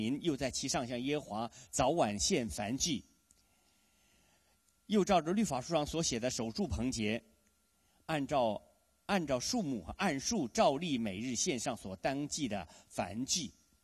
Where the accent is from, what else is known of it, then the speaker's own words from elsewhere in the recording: China; 我们中国人也是一样哈，过节的时候会聚在一起，每逢佳节倍思亲，聚集的时候聚在一起。